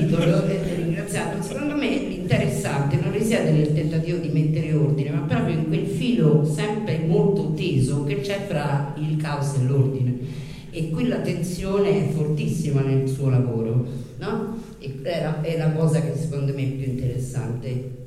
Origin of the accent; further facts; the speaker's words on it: Rome, Lazio, Italy; accent: Roman; vengo da Roma, come si sente dall'accento che non riesco a togliere